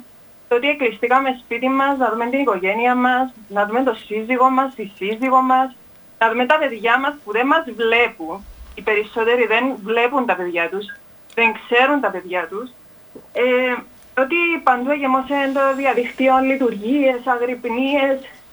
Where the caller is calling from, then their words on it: Nicosia, Nicosia District, Cyprus; είμαι από Λευκοσία.